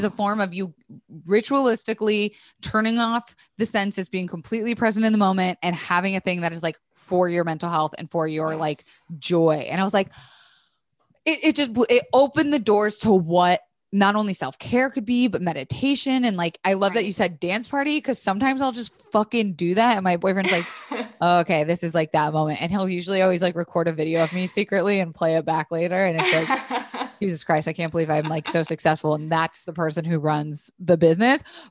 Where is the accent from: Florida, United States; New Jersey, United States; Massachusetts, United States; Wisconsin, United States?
Florida, United States; Tampa; I'm from Florida, Tampa.